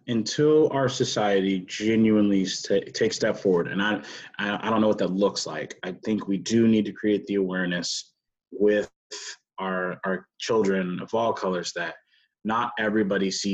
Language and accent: English; Texas, United States; my life experience being a black man growing up in Texas.